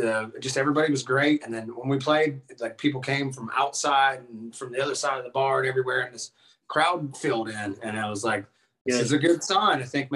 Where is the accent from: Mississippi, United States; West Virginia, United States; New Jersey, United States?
West Virginia, United States; now in Ohio, United States; I'm from West Virginia, and so is Tommy, our drummer. But we moved to Ohio